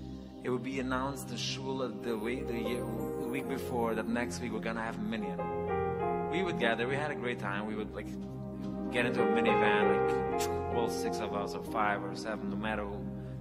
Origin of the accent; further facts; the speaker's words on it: Williamsburg, United States; I'm innocent from Williamsburg, straight there.